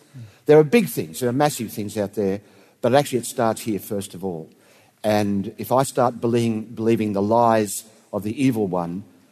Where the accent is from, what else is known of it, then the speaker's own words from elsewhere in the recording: Sydney, New South Wales, Australia; I grew up in South Sydney.